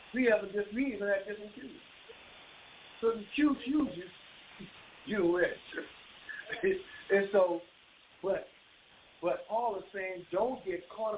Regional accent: Bahamas; born and raised in the Bahamas, on a Sunday, you have to have on your Sunday best.

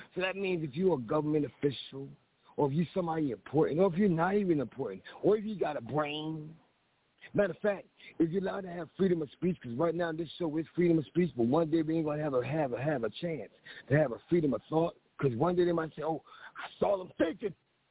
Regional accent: Philadelphia, Pennsylvania, United States; and I say yo, because I'm from Philly. We always say yo. So I say yo.

